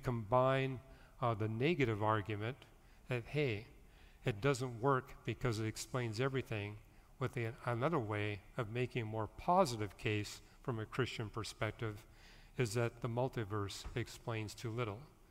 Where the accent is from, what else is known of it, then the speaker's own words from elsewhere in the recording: Canada; And I grew up in Canada. Birch trees are everywhere.